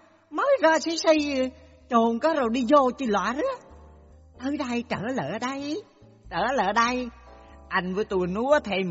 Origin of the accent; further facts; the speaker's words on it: Quang Nam, Vietnam; Dạ em là người sinh ra và lớn lên ở xứ Quảng. Em nghĩ cái này khó cần giới thiệu ngay giọng là bà con biết em ở chỗ mô rồi hỉ.